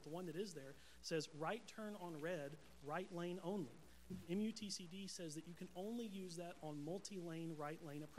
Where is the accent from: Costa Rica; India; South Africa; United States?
United States; Peachtree City, Georgia; Just to give a little background on myself, I'm from Peachtree City, south of here